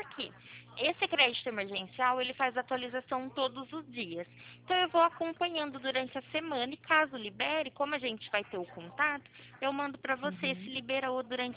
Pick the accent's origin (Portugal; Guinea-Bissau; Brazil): Brazil; Araras, São Paulo; porém eu sou da cidade de Araras.